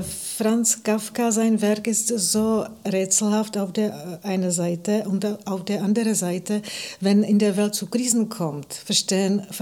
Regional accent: Prague, Czechia; German is a second language; Na, ich stamme aus Prag

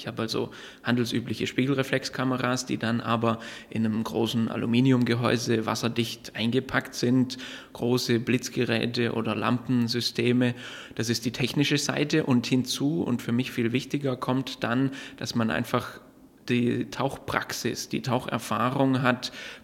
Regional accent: Baden-Württemberg, Germany; ich bin geboren inmitten des Schwarzwaldes, bin aufgewachsen in den Bergen auf 1000 Meter Meereshöhe

